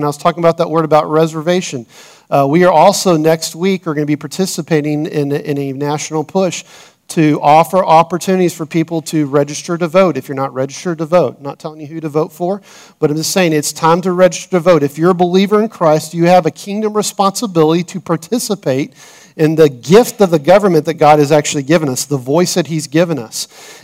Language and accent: English; United States; And I bleed red, white, and blue. I'm an American through and through. I love my country.